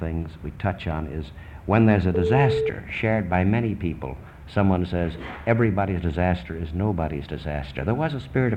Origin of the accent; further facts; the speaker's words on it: Chicago, Illinois, United States; since I'm from Chicago. Chicago was known, you know, for the Al Capone gangs.